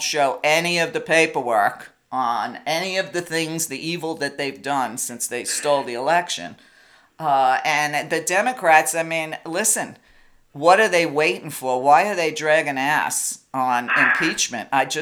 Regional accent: Brooklyn, New York, United States; But see, I was raised that way in Brooklyn as an Italian. We already knew the police were our enemies.

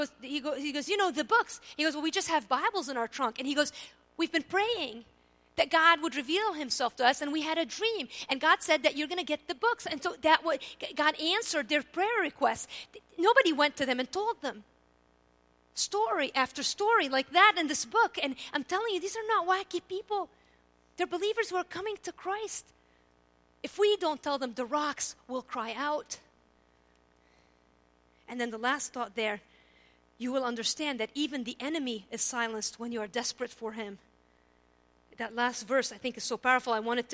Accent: Lebanon; I grew up in Lebanon.

